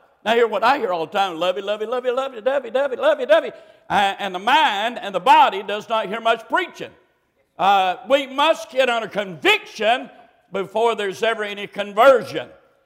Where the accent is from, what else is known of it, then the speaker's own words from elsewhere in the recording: Monroe, North Carolina, United States; When I was a boy, I was raised outside of Monroe, North Carolina, in the country.